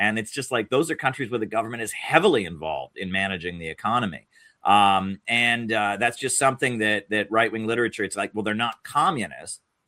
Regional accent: United States; I'm an American and I don't appreciate you coming here and trying to get us into new wars.

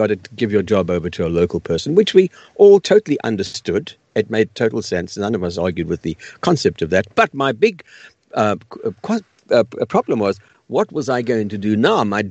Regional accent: South Africa; when I was growing up in South Africa, when I was about 7 years old.

